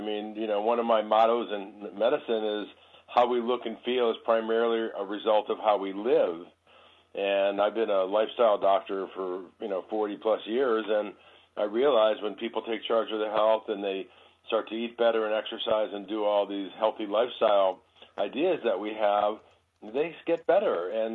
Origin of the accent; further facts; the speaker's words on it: Detroit, Michigan, United States; I went into med school in 1968 in Ann Arbor, Michigan. I grew up in Detroit